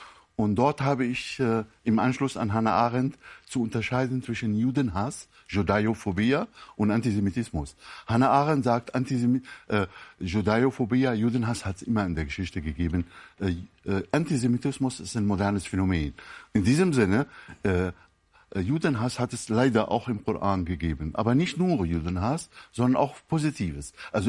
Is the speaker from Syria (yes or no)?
yes; Damascus, Damascus Governorate, Syria; now in Germany; Ich bin selbst in Damaskus aufgewachsen. Ich bin 62 nach Deutschland gekommen als militanter Antisemit. So bin ich erzogen worden